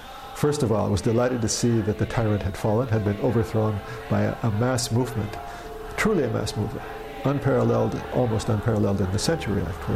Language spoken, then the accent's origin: English; Los Angeles, California, United States; moved away as an adult; Up until the age of 20, I lived in the United States. I grew up in Los Angeles, which is one of the largest cities in the US on the West Coast.